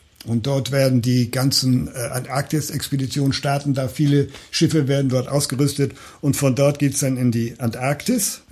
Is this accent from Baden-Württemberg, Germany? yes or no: yes; Baden-Württemberg, Germany; Also eine sehr interessante Altstadt mit wirklich alten Schindelhäusern hier, wie es bei uns im Schwarzwald ist. Da fühlte man sich fast zu Hause.